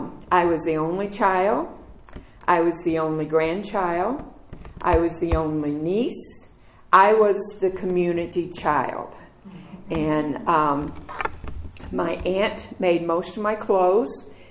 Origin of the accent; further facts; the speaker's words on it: Tennessee, United States; born there; I was born in Tennessee, and my mom picked cotton.